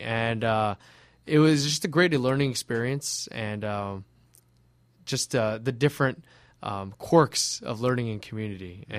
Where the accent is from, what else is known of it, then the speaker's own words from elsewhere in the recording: Los Angeles, California, United States; A little bit about myself, as I'm originally from Los Angeles, and then I went to a public school